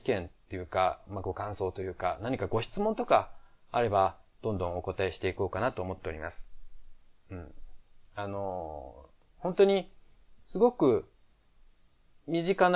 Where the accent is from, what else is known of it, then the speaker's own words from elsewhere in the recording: Osaka, Japan; accent: Osaka; もともと大阪出身なんですけれども、まあ、結構その台湾の日本語を話せる方といろいろ喋ってるうちに、まあ、標準語が身についてきたというか、まあ、時々ちょっと大阪弁っぽいイントネー